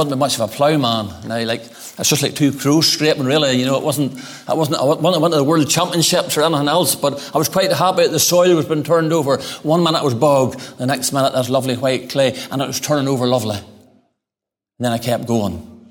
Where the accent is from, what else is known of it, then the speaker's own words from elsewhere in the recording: Ballymena, Northern Ireland, United Kingdom; Now, I'm from Ballymena. We do not spend money foolishly.